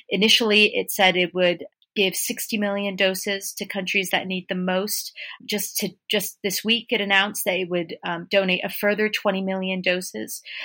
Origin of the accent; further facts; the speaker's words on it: United States; now in United Kingdom; And I, as an American, am very keen on going home.